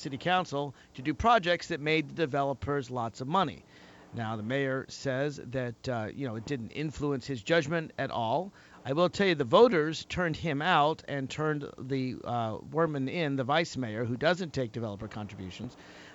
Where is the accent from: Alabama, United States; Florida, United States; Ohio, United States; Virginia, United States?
Virginia, United States; Alexandria; We just had an election right here in my hometown of Alexandria, Virginia, on Tuesday.